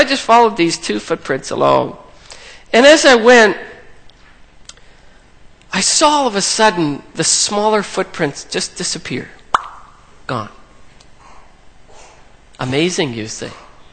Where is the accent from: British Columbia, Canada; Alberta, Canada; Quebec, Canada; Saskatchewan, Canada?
Saskatchewan, Canada; because we're from Saskatchewan in the snow